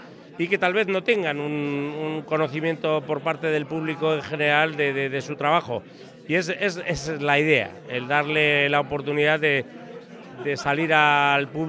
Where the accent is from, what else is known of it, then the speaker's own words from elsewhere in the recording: Vitoria-Gasteiz, Basque Country, Spain; born there; Yo soy nacido en Gasteiz